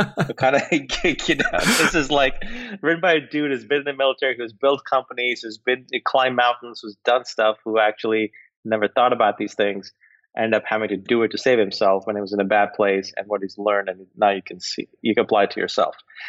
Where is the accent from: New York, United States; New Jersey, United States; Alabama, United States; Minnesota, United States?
New York, United States; Let's see, I grew up outside New York City with a single mom, two kids, my brother